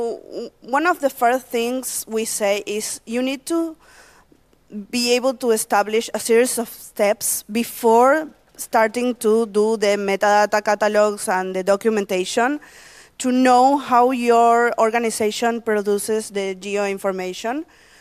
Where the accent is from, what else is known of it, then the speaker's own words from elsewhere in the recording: Argentina; I'm from Argentina.